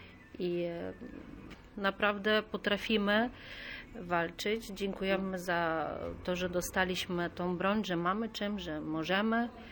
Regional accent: Lviv, Lviv Oblast, Ukraine; now in Poland; Ja akurat jestem z Lwowa, mam rodzinę we Lwowie. No, moja rodzina siedzi we Lwowie, nie chcą wyjeżdżać.

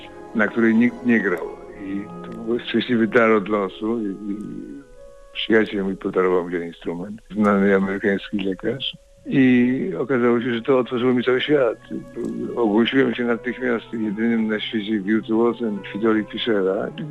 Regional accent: Konin, Greater Poland Voivodeship, Poland; born there; I urodziłem się w domu w Koninie, gdzie był fortepian.

